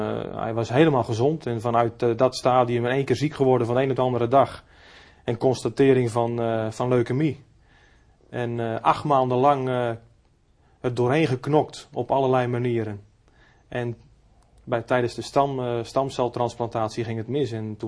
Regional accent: Urk, Flevoland, Netherlands; Geboren en getogen op Urk.

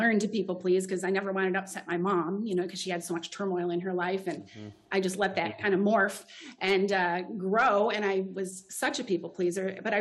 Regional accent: Michigan, United States; I was raised in the Midwest state of Michigan. I still live right in the middle of the mitten. We like to refer to Michigan as the mitten.

